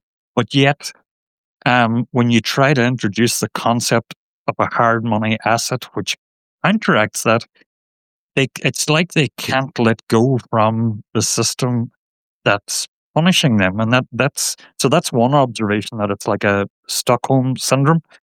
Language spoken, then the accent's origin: English; Ireland; now in New York, United States; So as you can probably guess, I'm Irish, but I've been living in New York for 10 years.